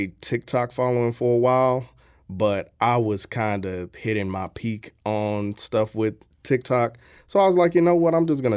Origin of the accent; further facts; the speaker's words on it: St. Louis, Missouri, United States; especially being born and raised in St. Louis, Missouri, while I wasn't born specifically in the hood, I was raised in North County.